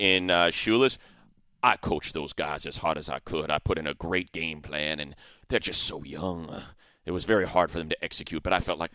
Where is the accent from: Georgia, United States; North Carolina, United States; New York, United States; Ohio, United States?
New York, United States; As a New Yorker, the best Szechuan is on 43rd and 3rd.